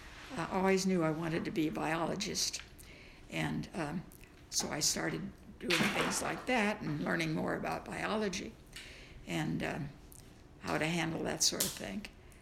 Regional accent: Effingham, Illinois, United States; Well, I always lived in Effingham. My father didn't want to move. He had a good job there. And he just wanted to stay where he was and so forth. And it was a nice little town

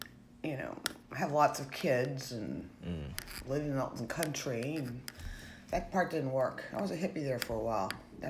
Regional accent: Washington, District of Columbia, United States; moved away as an adult; now in Tallahassee, United States; I was born in Washington, D.C., and lived there, and then I went to school in Ohio University in Athens, Ohio.

